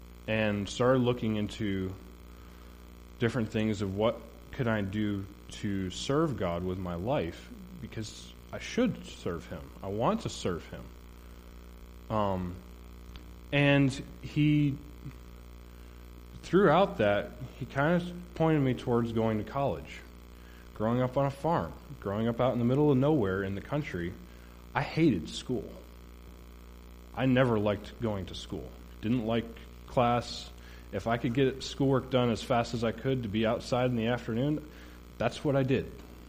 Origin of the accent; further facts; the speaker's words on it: Watkins Glen, New York, United States; born there; So, I was born in Watkins Glen, New York.